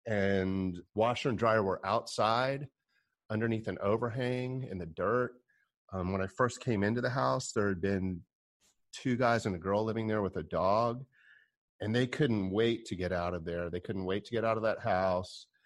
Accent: Florida, United States; I was born and raised in Florida, just outside of Eatonville, where Zora Neale Hurston said a lot of her stories, deep south-ish Florida, as much as Florida can be.

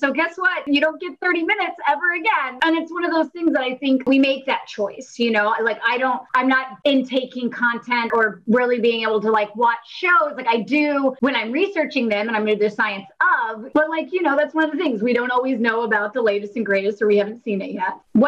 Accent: the South, United States; I grew up in the South and we would do, you know, we ate shrimp and we'd go shrimping and get crawdaddies

